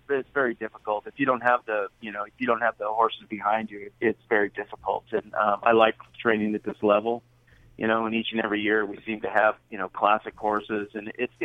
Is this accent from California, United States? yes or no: yes; California, United States; growing up in Northern California, I eventually moved to Golden Gate and Bay Meadows.